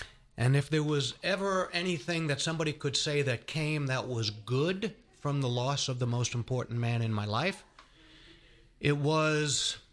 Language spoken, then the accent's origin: English; Long Island, New York, United States; I was born and raised up in Long Island, and being a cradle Catholic and attending Catholic elementary school and also Catholic high school.